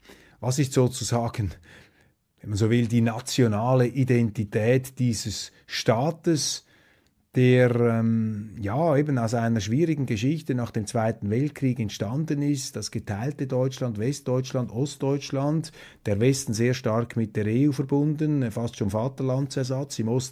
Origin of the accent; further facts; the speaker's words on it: Switzerland; Und für mich als Schweizer natürlich ist vor allem vielleicht ein Gedanke wichtig.